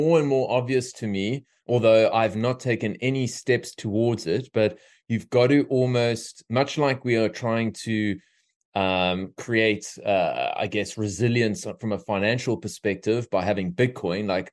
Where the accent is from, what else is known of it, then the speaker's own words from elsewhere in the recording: Cape Town, Western Cape, South Africa; Cape Town is my hometown. Absolutely love it.